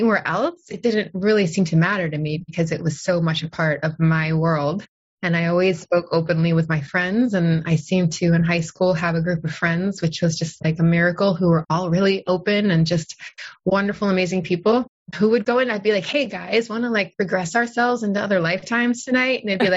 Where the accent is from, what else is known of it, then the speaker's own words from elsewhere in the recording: United States; And I was a rebel because I came from the United States. I was like the only American at this all girls Catholic school.